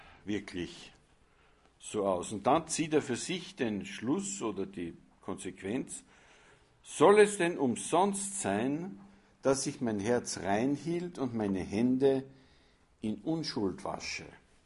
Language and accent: German; Salzburg, Austria; ich habe meine Jugend, meine Kindheit in der Gemeinde in Salzburg verbracht